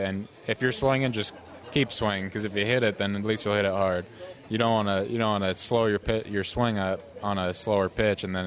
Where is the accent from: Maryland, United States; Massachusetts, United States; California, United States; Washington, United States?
California, United States; Pleasanton; I'm from Pleasanton, California.